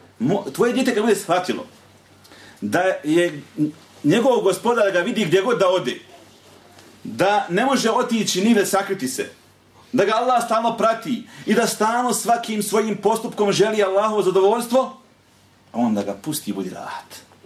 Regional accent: Bosnia & Herzegovina; Nekad imam osjećaj da samo kod nas u Bosni nema izdajica

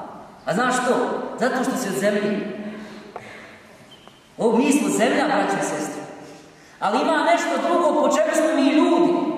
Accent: Bosnia & Herzegovina; Kod nas u Bosni je to problem broj jedan.

